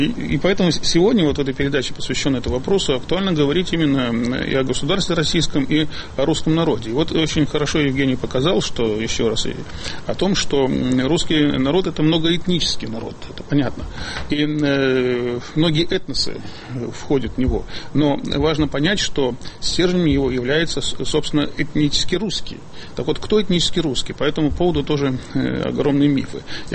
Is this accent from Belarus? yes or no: yes; Belarus; Я, скажем, белорус, я русский белорус, этнически русский, поскольку это народность.